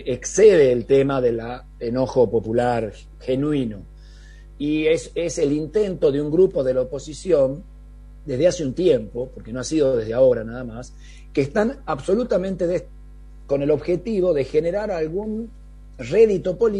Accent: Tucumán, Argentina; yo que soy de Tucumán

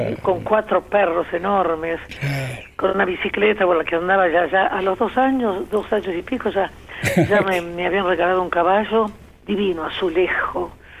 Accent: Buenos Aires, Argentina; No, en Buenos Aires, allí por Ayacucho y Arenales.

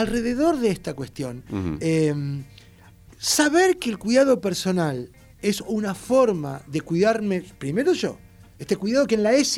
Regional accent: Argentina; seres que somos argentinos y argentinas que habitamos aquí

